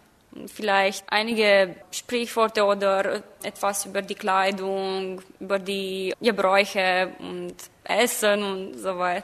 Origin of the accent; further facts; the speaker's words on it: Romania; German is a second language; now in Germany; Was ist in Deutschland so wie in meiner Heimat? Vielleicht bisher die Freundlichkeit. Die Menschen sind sehr kommunikativ und in Rumänien sind die Menschen so.